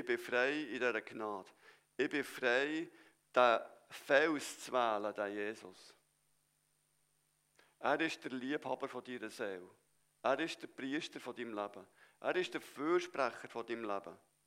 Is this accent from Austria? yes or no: no; Switzerland; Das mit Zahlen, das verstehen wir doch ein bisschen als Schweizer.